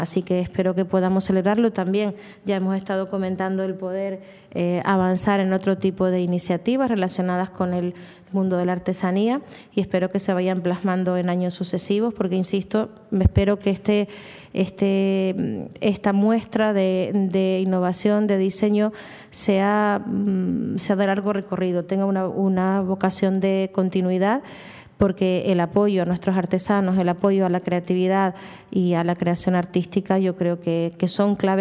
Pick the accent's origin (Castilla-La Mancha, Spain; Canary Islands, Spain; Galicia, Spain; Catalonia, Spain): Canary Islands, Spain; nuestra identidad como canarios